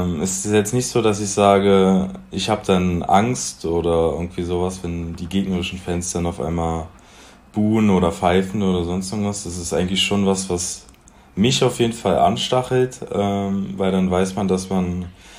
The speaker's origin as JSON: {"language": "German", "town": "Magdeburg", "region": "Saxony-Anhalt", "country": "Germany", "said": "Aus Magdeburg."}